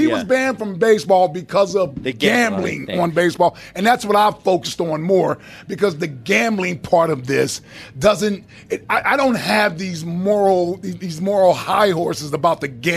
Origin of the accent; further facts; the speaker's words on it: Cincinnati, Ohio, United States; I'm from Cincinnati and grew up in Cincinnati.